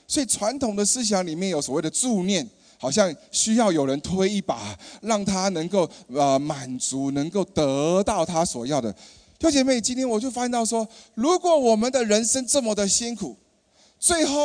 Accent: China; 那在前一阵子是我们中国人的农历新年

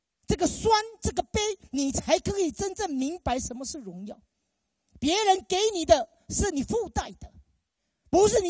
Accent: Taiwan; now in Australia; 我在台湾读书回来的时候，每一年我都会回台湾读一点书

